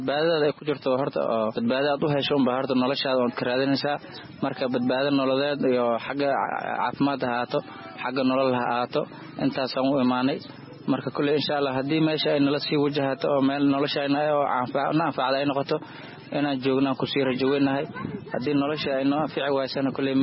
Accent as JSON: {"language": "Somali", "town": "Sako", "region": "Jubaland", "country": "Somalia", "tie": "born or raised there", "lives_now": "Mogadishu, Somalia", "said": "Waxaan ku soo barbaaray Sako. Ugu dambeynta waxaan joogaa hadda Muqdisho."}